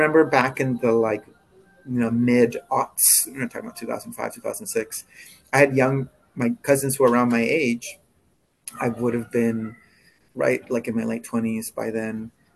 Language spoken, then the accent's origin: English; United States; That's not my baseline as an American.